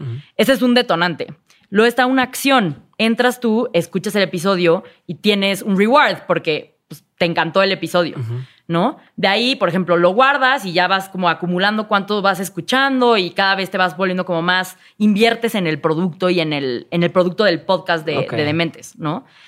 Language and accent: Spanish; Mexico; Hey, I'm an entrepreneur from Mexico. No, uh-huh, soy emprendedora mexicana.